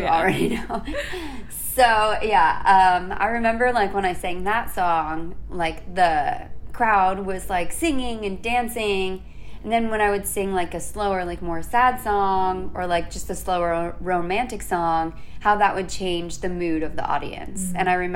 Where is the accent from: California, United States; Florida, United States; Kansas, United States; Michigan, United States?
Florida, United States; West Palm Beach; my city, I'm from West Palm Beach, Florida, which is funny because I feel like a lot of people are like, West Palm Beach, Florida, like, isn't that not country?